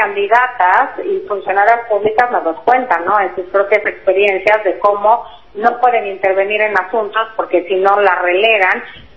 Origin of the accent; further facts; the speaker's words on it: Mexico; lo que tenemos que hacer como mexicanas y mexicanos es promover un país incluyente